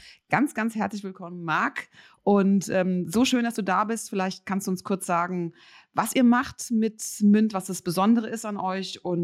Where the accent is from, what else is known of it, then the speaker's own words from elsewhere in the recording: Mainz, Rhineland-Palatinate, Germany; aus Mainz, meiner Heimatstadt.